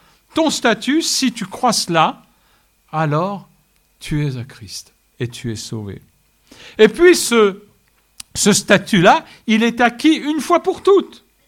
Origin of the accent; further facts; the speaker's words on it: France; Donc, mon statut à moi, c'était d'être apatride. Il a fallu que j'attende de faire mon service militaire pour choisir et dire, bon, je suis français.